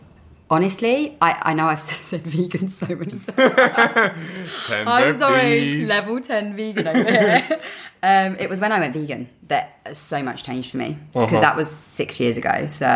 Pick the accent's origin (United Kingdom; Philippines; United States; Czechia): United Kingdom; London; So I'm from North London, mm-hmm.